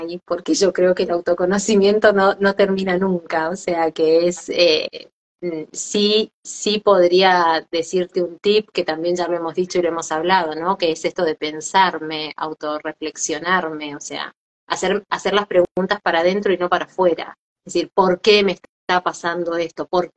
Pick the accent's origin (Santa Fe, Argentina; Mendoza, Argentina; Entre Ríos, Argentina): Mendoza, Argentina; eran muchísimas personas en un auditorio en Mendoza, de donde yo soy, en Argentina